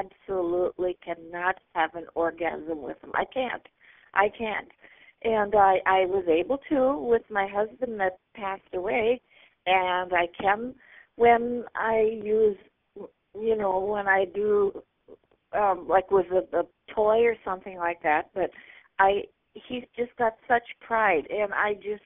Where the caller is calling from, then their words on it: North Dakota, United States; I'm calling from North Dakota. I'm a widow, and I'm 59 years old